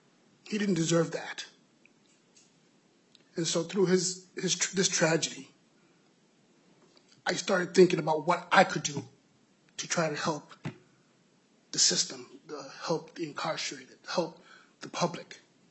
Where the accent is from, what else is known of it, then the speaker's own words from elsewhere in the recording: New York, United States; now in Minnesota, United States; I'm from New York. And everyone said, Minnesota is a nice place.